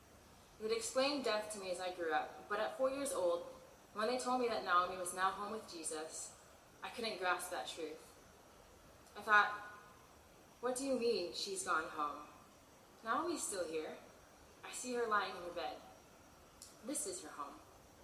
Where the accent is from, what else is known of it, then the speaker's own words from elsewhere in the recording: Honolulu, Hawaii, United States; born there; also born or lived in U.S. West Coast / Asia / Africa; I was born in Honolulu, and I'm Okinawan, Scottish-Irish, American Indian, and Japanese. I've attended 11 different schools, including Westmont College, and during my 22 years, I've called 20 different places home